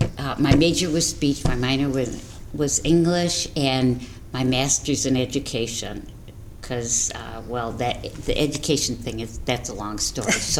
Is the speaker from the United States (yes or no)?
yes; Detroit, Michigan, United States; I grew up on the southwest side of Detroit, around Livernois, Michigan, in a Polish enclave, and behind a Polish grocery store that belonged to my grandparents